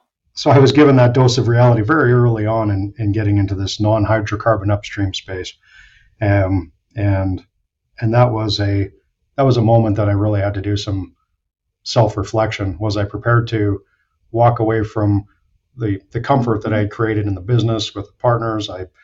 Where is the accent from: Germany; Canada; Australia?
Canada; now in United States; I was starting as a Canadian, starting out very fresh in the U.S. marketplace